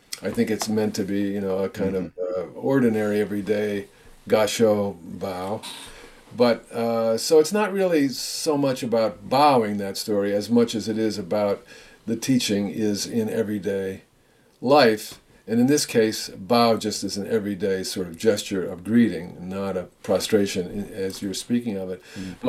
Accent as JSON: {"language": "English", "country": "United States", "said": "\"Oh my God, it's in me. I'm an American too.\""}